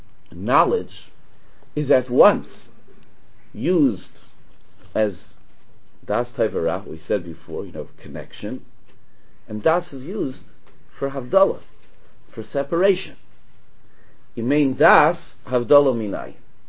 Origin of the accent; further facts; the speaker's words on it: Montreal, Quebec, Canada; when I was growing up in Montreal, in Mont Wine